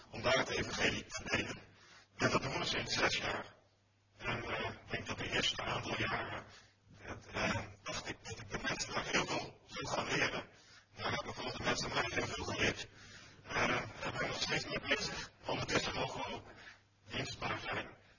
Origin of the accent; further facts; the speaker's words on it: Breda, North Brabant, Netherlands; De derde is, ik kom uit Breda. Dus ik ben volgens mij heel Brabant doorkruist hierheen.